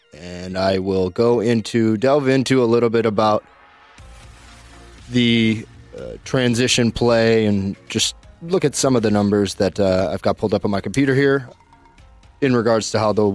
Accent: United States; I've watched enough of what I can watch being an American to know the names of plenty of players

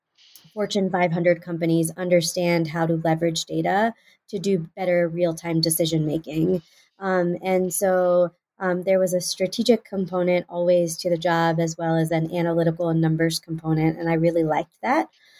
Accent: Houston, Texas, United States; So I grew up in the Cyfair area, and so I went to Cypress Falls High School in Houston.

